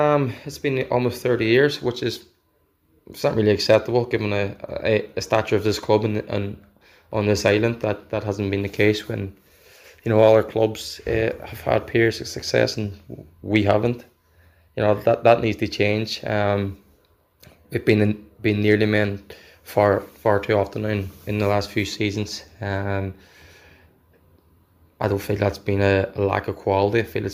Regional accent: Derry, Northern Ireland, United Kingdom; moved away; I'm like born and raised in Derry. I was a Derry fan, obviously, growing up.

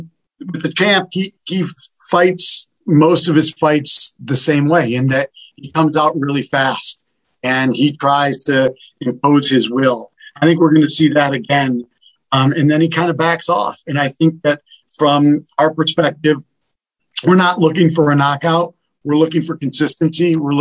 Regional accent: West Coast, United States; I'm from the West Coast of the U.S., so I hadn't eaten

